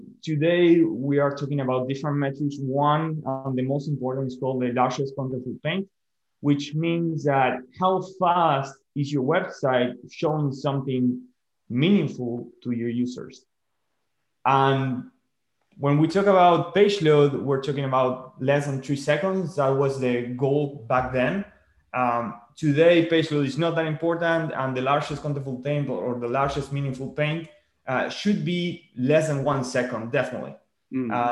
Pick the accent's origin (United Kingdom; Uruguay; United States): Uruguay; I also co-founded the most prominent e-commerce website in my home country, in Uruguay, in South America.